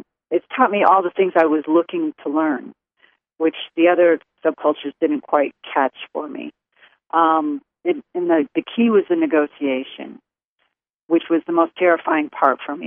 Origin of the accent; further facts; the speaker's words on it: Missouri, United States; moved away as an adult; I was raised in Missouri.